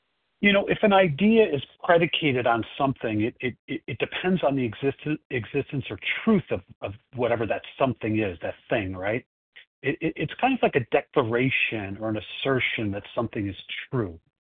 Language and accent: English; Chicago, Illinois, United States; I am from Chicago, and I will be the host for the presentation today.